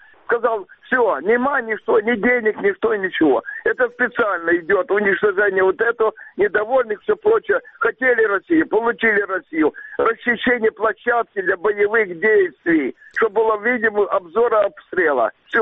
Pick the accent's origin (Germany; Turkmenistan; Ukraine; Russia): Ukraine; Crimea; Я из Крыма.